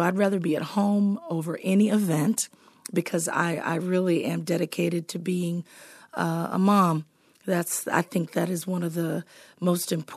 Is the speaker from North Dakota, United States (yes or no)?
no; Wacissa, Florida, United States; I never wanted them to know that I was from Wasissa, Florida. And so where there was one post office and gas station / grocery store when I was growing up.